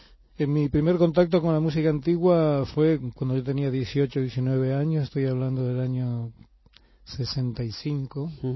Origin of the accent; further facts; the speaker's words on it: Argentina; moved away as an adult; now in Spain; Yo salí de Argentina en el año 76 y primero tuve un largo periplo con unos compañeros.